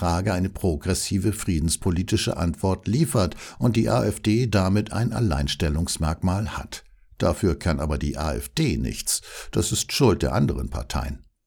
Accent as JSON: {"language": "German", "region": "Lower Saxony", "country": "Germany", "said": "Als Niedersachse finde ich diese Erkenntnis hochgradig schockierend."}